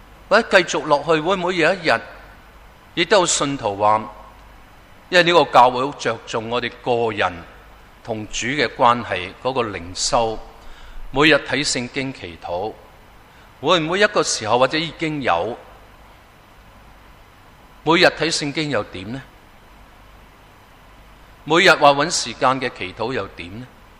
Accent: Hong Kong; 我又想在香港，很多我们在这里生于斯的一路长大

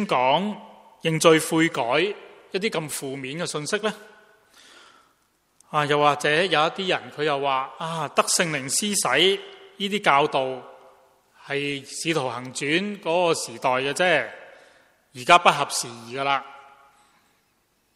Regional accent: Hong Kong; 我们香港人的俗语说，未学行就先学走。

